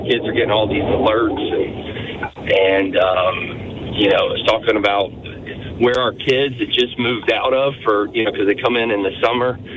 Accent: Memphis, Tennessee, United States; I'm from Memphis, right? I went to Christian Brothers High School, and obviously very familiar with Hutchinson.

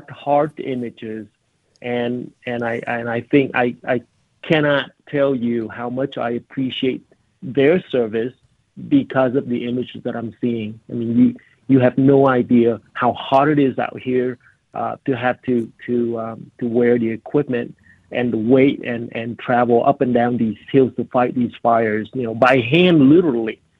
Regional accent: Vietnam; You know, like I was growing up in Vietnam, I can tell you, I've seen things that are absolutely horrible that no child should ever see.

